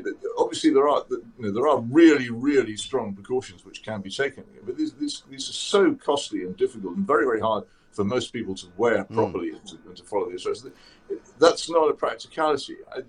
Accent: Oxford, South East England, United Kingdom; I mean, in my hometown of Oxford, there is a stream

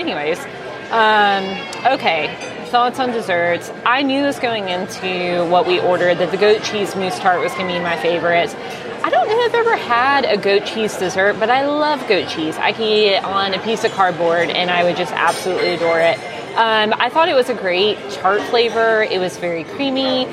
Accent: Mississippi, United States; because I'm from Mississippi and we don't know Italian in Mississippi.

